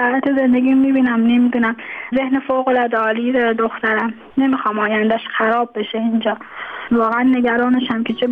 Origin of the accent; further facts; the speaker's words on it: Tehran, Tehran Province, Iran; born there; moved away as an adult; now in Mashhad, Iran; من خودم متولد تهرانم، اینجا به دلایل ازدواج کردم اومدم اینجا، حالا موندگار شدم دیگه، توان بازگشت نداشتم.